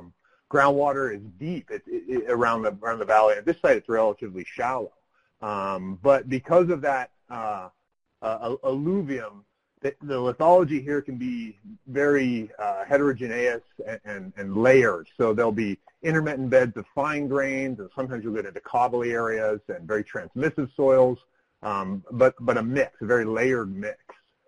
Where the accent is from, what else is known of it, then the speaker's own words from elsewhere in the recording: Colorado, United States; now in Arizona, United States; I've been in Arizona for 17 years, but I'm from Colorado, and coincidentally, my grandpa worked at that smelter facility.